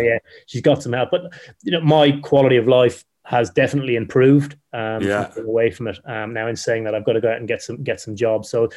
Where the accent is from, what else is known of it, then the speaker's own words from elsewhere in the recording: Ireland; Now, I'm Irish, so I'm obviously clearly biased.